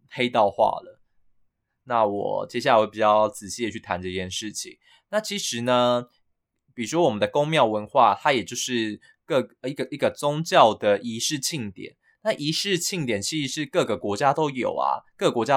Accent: Yunlin County, Taiwan; 就是我想谈的是云林的没落，我老家云林的没落

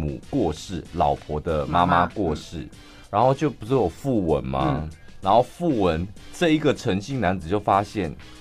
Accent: Miaoli County, Taiwan; born there; 因为毕竟我出生在苗栗天龙国，苗栗国。

